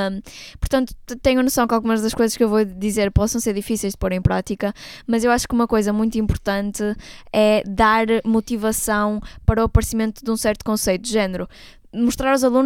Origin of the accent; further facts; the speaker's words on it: Guimarães, Braga, Portugal; now in Porto, Portugal; eu vim viver aqui para o Porto, eu sou de Guimarães e vim viver sozinha.